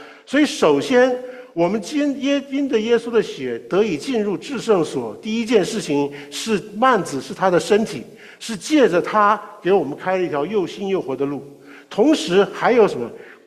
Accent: China; 我们常常就好像我们中国人，我们常常是抓住我们的信仰

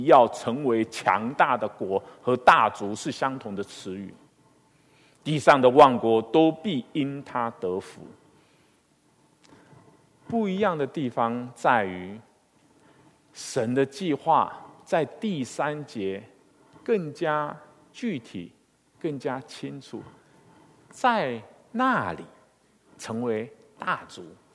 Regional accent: China; 我想我们中国人比较容易懂那种落叶归根的那种观念

